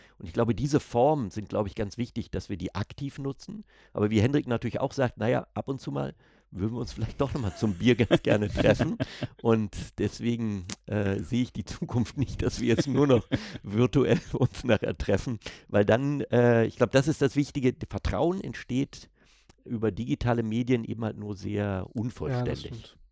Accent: Cologne, North Rhine-Westphalia, Germany; ich komme ja gebürtig aus Köln, in Köln hat man natürlich, sind die Wege zueinander manchmal durchaus schneller

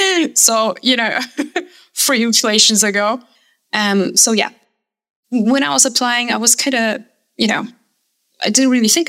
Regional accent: Wrocław, Lower Silesian Voivodeship, Poland; I come from Poland, from Wrocław to be precise. Wrocław is a beautiful city, roughly 150 kilometers from the German border, so it's not that far.

